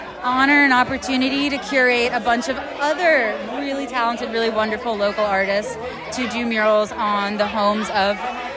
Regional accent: Delaware, United States; I am not from St. Pete. I'm originally from a tiny town in rural Delaware.

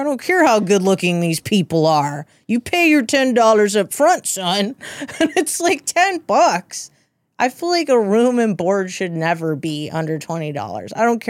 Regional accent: California, United States; I'm from Los Angeles County, yes, the valley, yeah.

